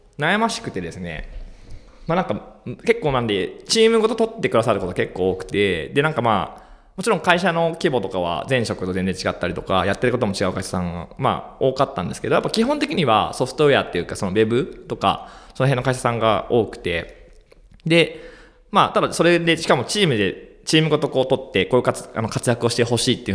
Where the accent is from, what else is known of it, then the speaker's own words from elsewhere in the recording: Aichi, Japan; 僕はあの、もともと愛知県出身なんで